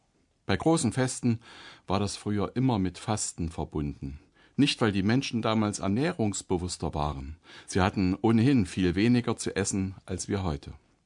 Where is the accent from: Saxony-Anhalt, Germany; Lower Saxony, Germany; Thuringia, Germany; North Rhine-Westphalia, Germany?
Thuringia, Germany; in meiner Familie gibt es eine Tradition aus meiner alten Heimat Thüringen